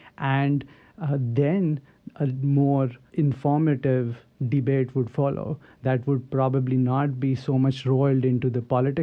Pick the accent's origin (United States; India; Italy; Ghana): India; I come from India. You can tell probably from my accent.